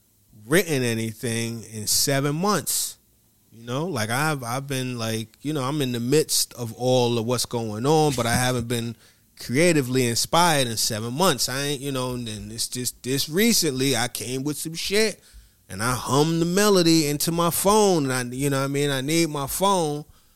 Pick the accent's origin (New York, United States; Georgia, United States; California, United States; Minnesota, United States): Georgia, United States; Atlanta; You from Budapest. I'm from Atlanta.